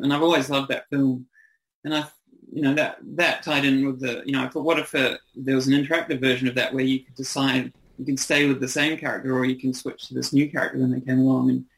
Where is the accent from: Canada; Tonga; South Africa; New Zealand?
New Zealand; moved away as an adult; now in Australia; because I'm a New Zealander, so I have I moved over here in my early 20s